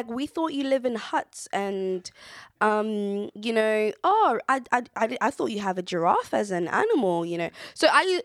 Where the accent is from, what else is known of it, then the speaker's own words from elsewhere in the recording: South Africa; first language Sotho; English is a second language; I mean, I speak Sotho. That's my mother tongue. I speak, I understand Xhosa.